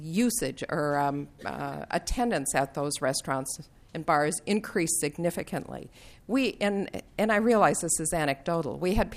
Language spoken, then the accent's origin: English; Duluth, Minnesota, United States; Duluth was my hometown. Duluth was the first large city in the state of Minnesota to go smoke-free.